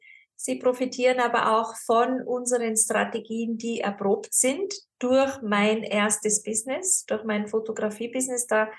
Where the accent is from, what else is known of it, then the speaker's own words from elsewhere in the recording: Tyrol, Austria; Ich bin ja in Tirol aufgewachsen, am Land.